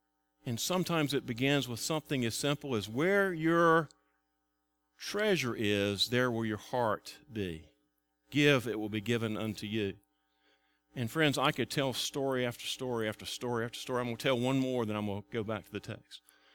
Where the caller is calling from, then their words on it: North Carolina, United States; I called in. Ron Chapman put me on the air immediately. I said, I'm calling from North Carolina.